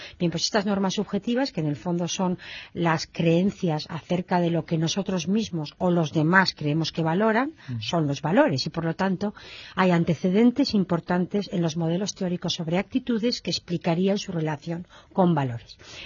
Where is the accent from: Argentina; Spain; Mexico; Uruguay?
Spain; vivimos en España en esos momentos, primero como europeos, formamos parte de una comunidad multicultural y eso significa que los españoles tenemos movilidad